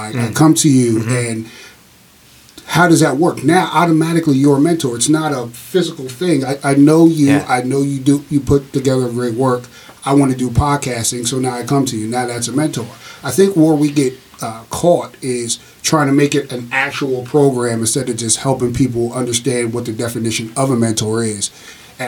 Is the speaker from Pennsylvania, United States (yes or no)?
yes; Harrisburg, Pennsylvania, United States; I'm originally from Harrisburg.